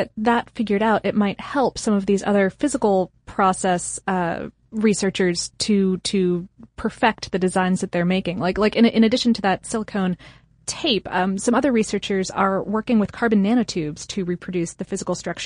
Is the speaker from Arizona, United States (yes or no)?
no; Akron, Ohio, United States; born there; I was born in Akron, so I needed to point it out.